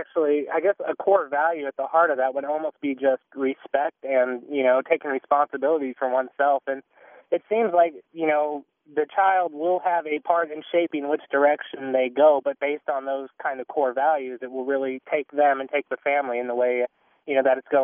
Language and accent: English; Oregon, United States; moved away as an adult; now in Virginia, United States; I'm born and raised in Oregon, and I moved here to Virginia a few years ago.